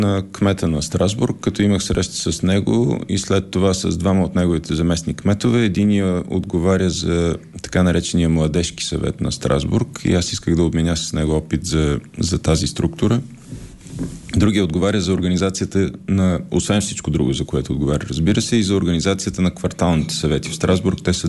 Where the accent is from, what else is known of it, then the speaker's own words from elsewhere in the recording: Burgas, Burgas Province, Bulgaria; born there; now in Sofia, Bulgaria; Роден съм в Бургас, завършил немска езикова гимназия, след това 2 години в казармата и от тогава вече съм в София и по света.